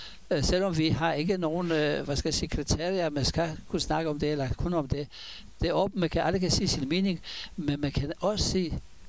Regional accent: Israel; now in Denmark; jeg var kommet fra Israel

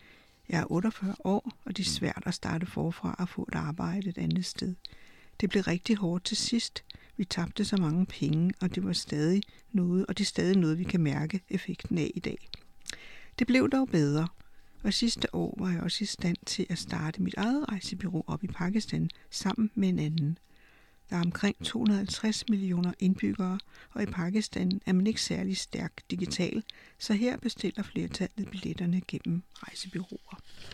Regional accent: Somalia; Danish is a second language; now in Denmark; Jeg kom til Danmark fra Somalia i 1996

